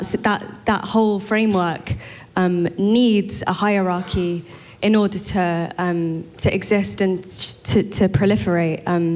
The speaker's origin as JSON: {"language": "English", "region": "London", "country": "United Kingdom", "said": "I'm from London."}